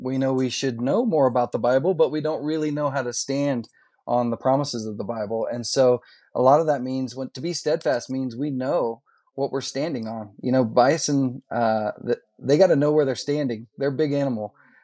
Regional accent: Indiana, United States; now in Montana, United States; I was going to say, I'm originally from Indiana, so I have no idea.

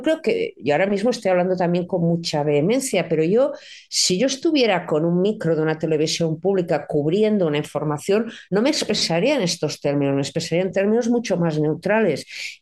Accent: Barcelona, Catalonia, Spain; en mi tierra, en Barcelona, en Cataluña, hay mucha más gente normal de la que parece

